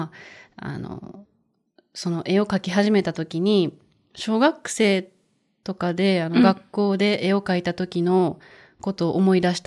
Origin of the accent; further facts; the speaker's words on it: Osaka, Japan; accent: Kansai; リナも兵庫県出身で私も大阪出身、両方関西出身やからリナと話してるときは関西弁になると思います。